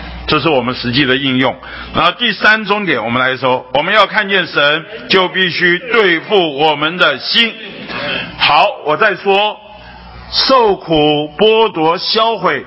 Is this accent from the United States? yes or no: no; China; 因为我们中国人讲人生不如意的是十之八九